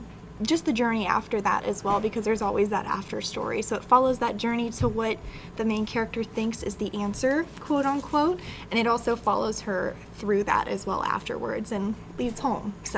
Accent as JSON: {"language": "English", "town": "Martinsburg", "region": "West Virginia", "country": "United States", "tie": "born or raised there", "said": "I was born and raised in Martinsburg, West Virginia. Went to local high schools, participated in local programs, grew up as a 4-H'er in the area."}